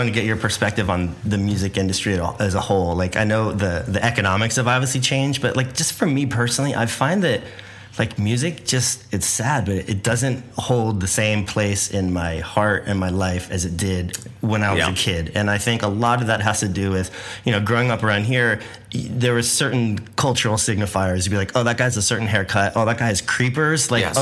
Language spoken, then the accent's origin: English; Santa Barbara, California, United States; like growing up in Santa Barbara.